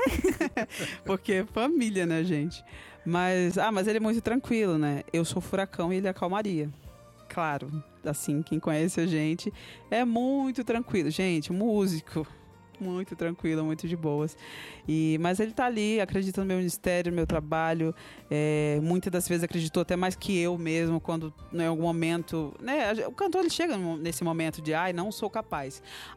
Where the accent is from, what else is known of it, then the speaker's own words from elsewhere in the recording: Humaitá, Amazonas, Brazil; born there; eu caí no Rio Madeira, que foi onde meus pais moravam e foi onde eu nasci, né? E com 3 anos de idade, então eu passei um tempo no fundo, minha mãe desesperada, tipo, meu Deus, traga minha filha de volta. Isso foi no porto de uma cidade chamada Humaitá.